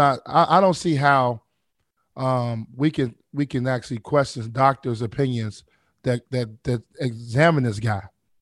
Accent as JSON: {"language": "English", "town": "Chicago", "region": "Illinois", "country": "United States", "said": "I'm from Chicago. What do you mean?"}